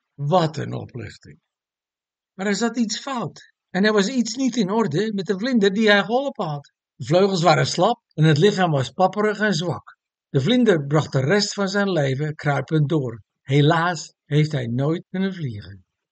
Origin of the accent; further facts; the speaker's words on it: Netherlands; Als Nederlanders staan we bekend als kaaskoppen, eigenwijze doordouwers die volharden.